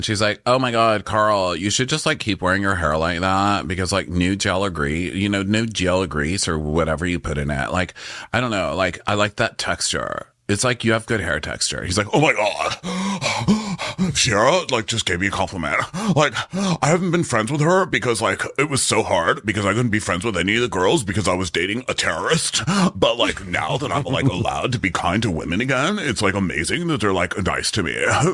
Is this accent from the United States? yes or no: no; Canada; Because we're from Canada.